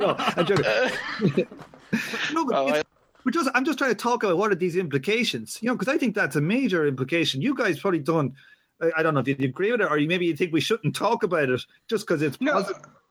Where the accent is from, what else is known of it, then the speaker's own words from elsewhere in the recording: Ireland; But yeah, I'm not saying, I'm Irish, so I don't give a crap.